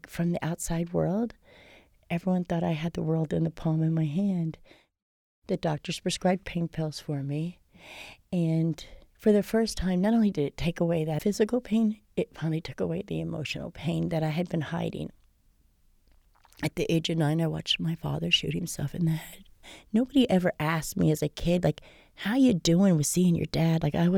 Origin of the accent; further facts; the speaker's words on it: Davie, Florida, United States; Davie girl. I'm born and raised in Davie.